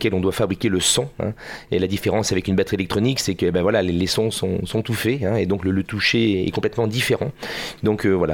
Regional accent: Île d'Oléron, Nouvelle-Aquitaine, France; je suis originaire de l'île de Léron, où là-bas j'ai commencé à prendre mes premiers cours de solfège.

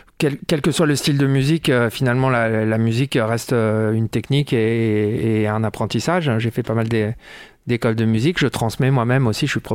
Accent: Paris, Île-de-France, France; now in Toulouse, France; Ouais, je suis né, j'ai grandi à Paris, mais mes parents se sont rencontrés à Toulouse, donc j'avais déjà des attaches pour cette ville. Et je suis retourné à Toulouse il y a quelques années

